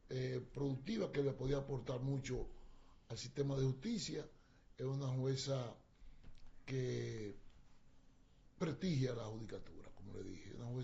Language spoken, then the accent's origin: Spanish; Constanza, La Vega, Dominican Republic; Yo conozco a la magistrada Pilar Jiménez porque es de mi pueblo, es de Constanza.